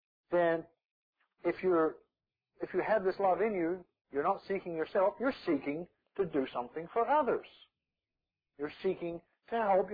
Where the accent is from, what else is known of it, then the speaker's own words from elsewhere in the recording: Australia; also born or lived in New Zealand; I was born in New Zealand, but I spent most of my life growing up in Australia.